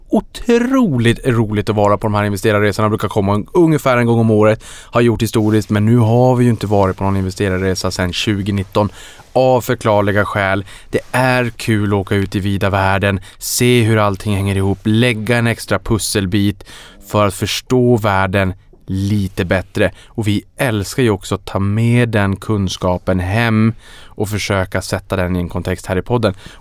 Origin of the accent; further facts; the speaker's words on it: Boden, Norrbotten County, Sweden; also born or lived in Houston, United States / Austin, United States / New York, United States; Och nu ska man ju komma ihåg att jag kommer från Boden.